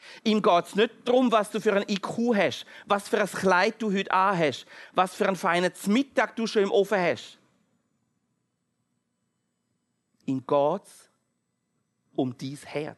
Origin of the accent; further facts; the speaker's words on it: Switzerland; Und ich glaube, auch als Schweizer Volk ist manchmal sehr viel Ungehorsam gegenüber Gott da.